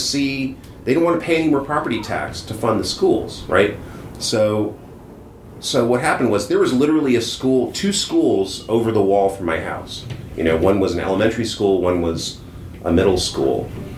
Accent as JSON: {"language": "English", "region": "California", "country": "United States", "tie": "born or raised there", "said": "Yeah, Northern California is where I'm from. I'm from California, kind of like in general, like and like Hollywood and Pasadena, and then Northern California"}